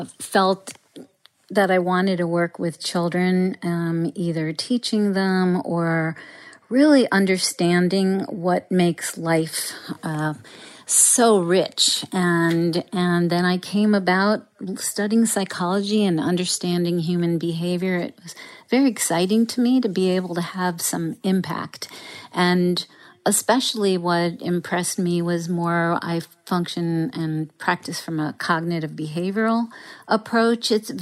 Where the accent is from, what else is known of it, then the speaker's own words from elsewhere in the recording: Queens, New York, United States; English is a second language; So I grew up in New York, in Queens, New York, as a child of immigrants, and we did not speak English at home. We spoke Russian and Armenian.